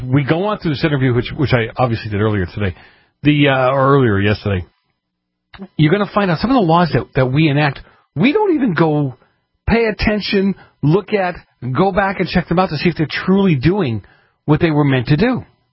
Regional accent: Boston, Massachusetts, United States; Well, just you'll pardon my negativity, but I grew up in Boston.

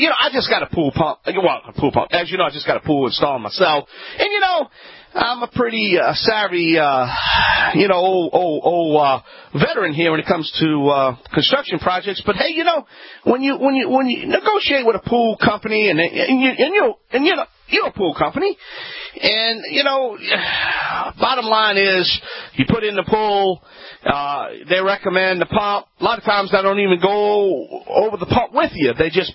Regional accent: Louisiana, United States; That's right … from the Bayou Land. That's right

